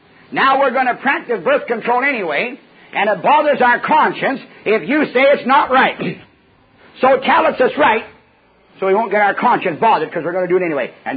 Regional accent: Canada; Thank God I'm a Canadian myself.

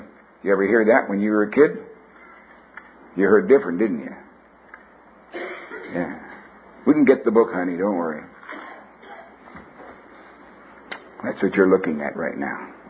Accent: Canada; I'm a Canadian, know that.

